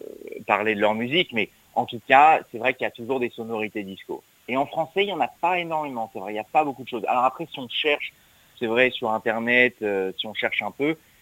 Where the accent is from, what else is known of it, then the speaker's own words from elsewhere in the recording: France; je suis français, j'aimerais bien un jour faire une chanson en français.